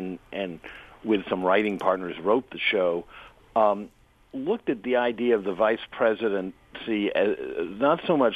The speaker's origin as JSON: {"language": "English", "town": "Washington", "region": "District of Columbia", "country": "United States", "tie": "born or raised there", "said": "gets back to my growing up in Washington, covering Washington"}